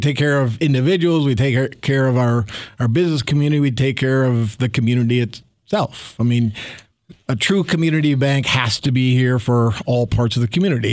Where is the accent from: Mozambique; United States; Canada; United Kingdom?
United States; St. Joe; I came from here. I'm born and raised in St. Joe. So a native of St. Joe, went to high school, St. Joe graduate.